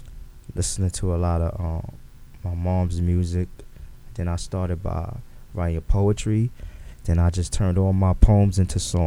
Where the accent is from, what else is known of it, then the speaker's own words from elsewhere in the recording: Queens, New York, United States; I was born in Jamaica, Queens. I have a lot of family still to this day in Queens and Rosedale.